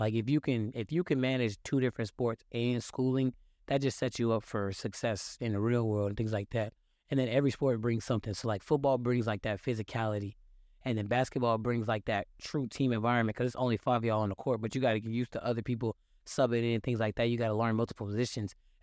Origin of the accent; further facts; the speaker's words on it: Houston, Texas, United States; also born or lived in Pasadena; Man, so yeah, of course I'm from Houston. Started out in Pasadena, Texas, to be specific. Crazy. Had to get up out of there, though.